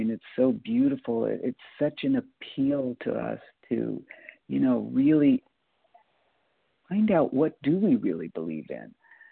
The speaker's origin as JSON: {"language": "English", "region": "California", "country": "United States", "tie": "born or raised there", "lives_now": "Boise, United States", "said": "usually in Boise, but today I'm in my home state of California."}